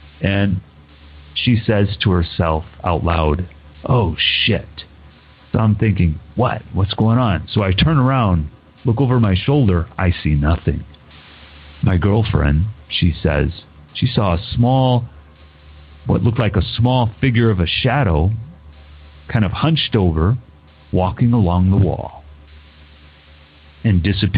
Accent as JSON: {"language": "English", "town": "South Bend", "region": "Indiana", "country": "United States", "moved": "as an adult", "lives_now": "Suwon, South Korea", "said": "and I'm originally from Indiana, South Bend, Indiana. And my story takes place back in 2002. Back in 2002, I made my first journey across the world to live in South Korea."}